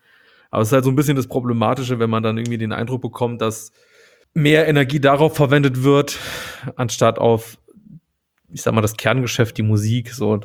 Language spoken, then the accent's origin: German; Saarland, Germany; Ich komme ja original aus dem Saarland.